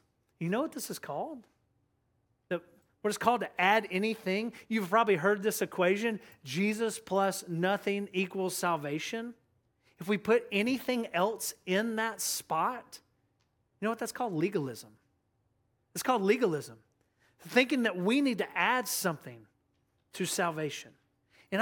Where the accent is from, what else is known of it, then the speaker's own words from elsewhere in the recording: Loganville, Georgia, United States; also born or lived in Athens; And so I grew up in Athens, and I grew up in a little small town called Loganville.